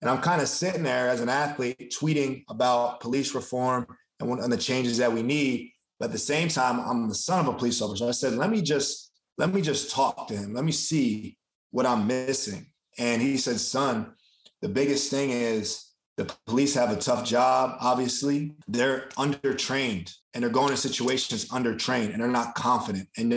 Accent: United States; listening to the side as a Black man growing up in America

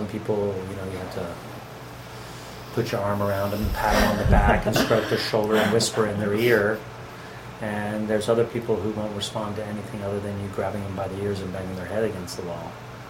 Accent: Philadelphia, Pennsylvania, United States; born there; also born or lived in Texas / Houston / Tulsa / Nashville; I was born in Philadelphia. I was essentially an oil brat. I spent a lot of time moving around in various oil towns during the 70s, the boom years. I lived in Texas, Houston, and Tulsa, Oklahoma, Nashville, Tennessee, Atlanta, Georgia.

